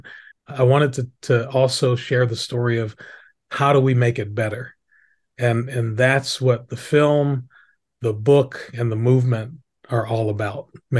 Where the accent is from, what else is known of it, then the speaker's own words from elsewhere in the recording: Washington, District of Columbia, United States; born there; So I'm currently 59 years old. I was born in Washington, D.C. in 1963.